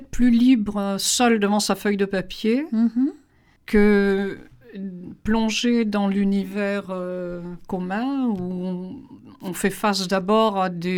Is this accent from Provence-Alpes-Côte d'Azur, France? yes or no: no; Grand Est, France; Je suis champenoise, dans mon patelin il y avait 300 habitants, on était tous les gens du cru